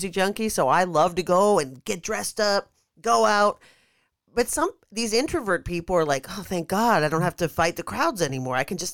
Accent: Pittsburgh, Pennsylvania, United States; I mean, I'm from Pittsburgh, so I know it gets cold.

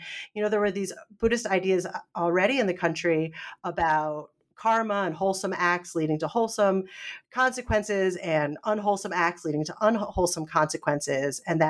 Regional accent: Northeast, United States; now in North Carolina, United States; And I did not grow up myself as Baptist. I grew up in the Northeast. And so there weren't as many Baptists. Now I'm in North Carolina, so there's a lot more Baptist communities.

